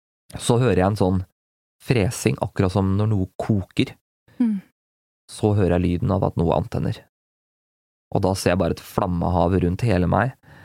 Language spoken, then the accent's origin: Norwegian; Gjøvik, Innlandet, Norway; Jeg var alene hjemme på Gjøvik.